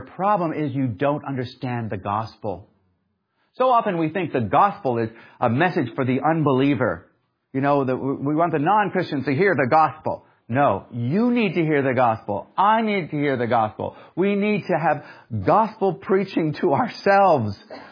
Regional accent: England, United Kingdom; preachers like ourselves when we grew up in England.

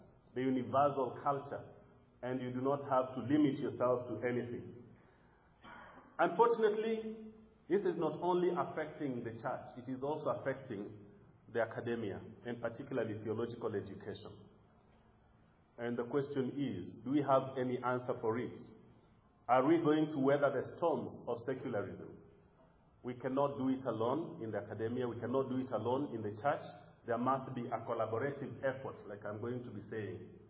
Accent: Kenya; I come from Kenya, and in Kenya, COVID-19 became the excuse where most nominal people found an excuse to stay at home.

